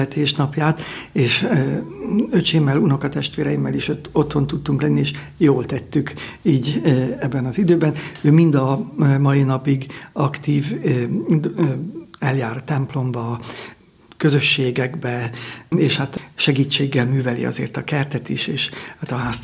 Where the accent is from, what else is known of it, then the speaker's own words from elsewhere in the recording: Tápiógyörgye, Pest, Hungary; born there; Én Tápió Györgyén születtem, illetve egész pontosan Nagykátán, de a szülőfalum az Tápió Györgye. Ez Pest megyének az egyik legdélkeletibb települése. Körülbelül úgy tudnánk elhelyezni, hogy a Szolnok, Jászberény, Ceglét közötti háromszögben, de még Pest megyében.